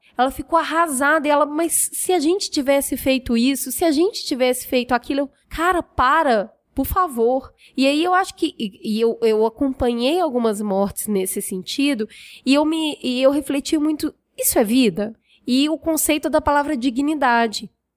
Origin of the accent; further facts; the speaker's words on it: Minas Gerais, Brazil; É, eu sou mineira, né, e...